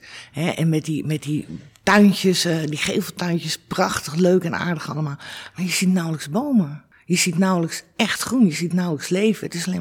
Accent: Amsterdam, North Holland, Netherlands; Amsterdam.

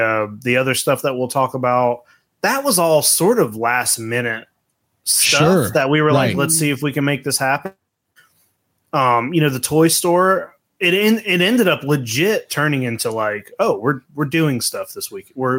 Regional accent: Connecticut, United States; born there; also born or lived in Georgia; I was born in Connecticut and I did a lot of back and forth between Georgia and Connecticut, but we were always flying.

